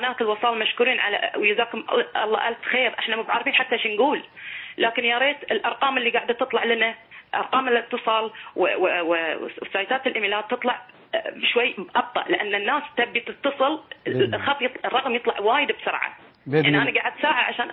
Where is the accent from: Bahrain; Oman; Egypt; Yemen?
Bahrain; أنا وحدة بحرينية أدافع عن وطني بكل دم قطرة دم فيني